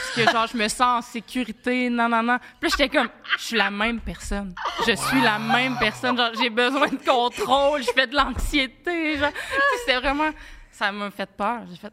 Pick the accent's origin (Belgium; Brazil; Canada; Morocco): Canada; Granby, Quebec; Puis je viens de Granby, en fait. Moi, j'ai habité à Granby.